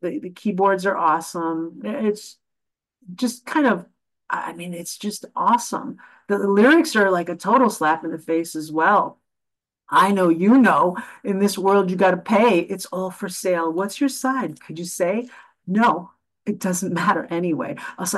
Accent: United States; It must be from my Spartan background, even though I'm an American. My parents come from Sparta

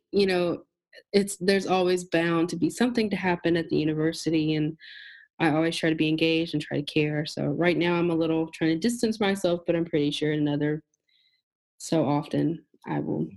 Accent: Tupelo, Mississippi, United States; born and raised in Tupelo, Mississippi. I am a Southern Black woman.

